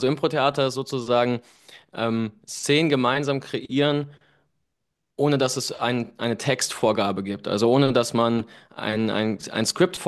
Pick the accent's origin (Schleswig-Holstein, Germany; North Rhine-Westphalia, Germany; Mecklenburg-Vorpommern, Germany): North Rhine-Westphalia, Germany; Cologne; ich komme aus Köln.